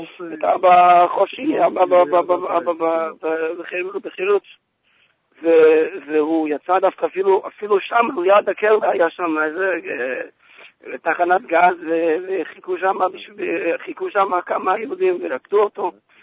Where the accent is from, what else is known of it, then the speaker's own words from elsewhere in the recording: United States; Hebrew is a second language; זה לא שפת האם, וגם בקושי שפת הבני דודים מצוות. אני לא, אני אמריקאי